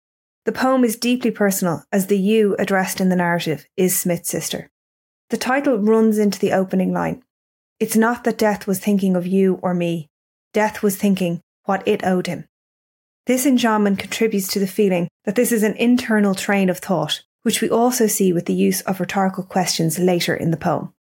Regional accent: Dublin, Leinster, Ireland; I'm an English teacher from Dublin

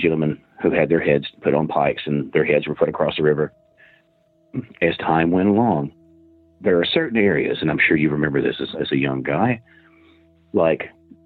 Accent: Princeton, Kentucky, United States; And that's my hometown.

